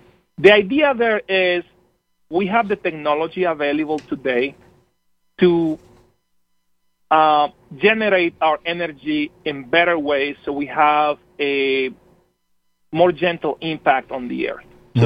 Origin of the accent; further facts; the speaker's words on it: Colombia; English is a second language; moved away as an adult; now in Wisconsin, United States; About the accent, since you mentioned that, I grew up in Colombia and I came to Wisconsin about 18 years ago for college and just fell in love with the state, and this is home now.